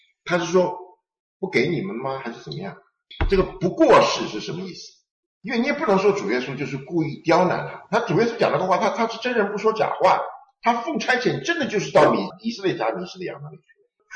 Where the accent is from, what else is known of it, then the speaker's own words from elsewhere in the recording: Taiwan; 为什么这个碎渣儿是台湾人的念法？我们台湾人不会讲儿的音。